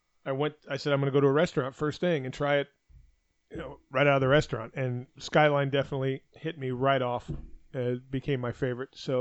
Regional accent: Arizona, United States; You know, I grew up in Arizona eating Cincinnati chili.

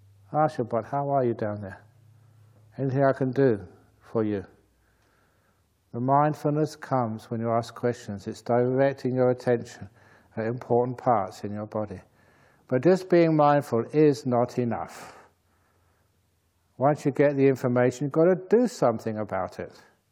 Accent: England, United Kingdom; born there; I was born in England

